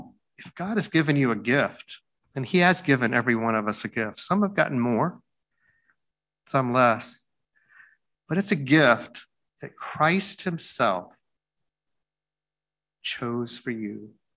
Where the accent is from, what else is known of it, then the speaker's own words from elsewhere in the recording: Deep South, United States; I grew up in the Deep South in the 60s, and segregation was still in effect in places.